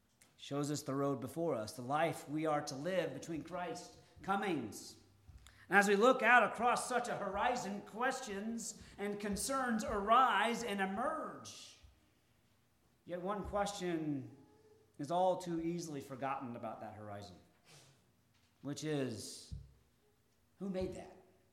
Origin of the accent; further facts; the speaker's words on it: Georgia, United States; One of the things about growing up in Georgia is the pine trees.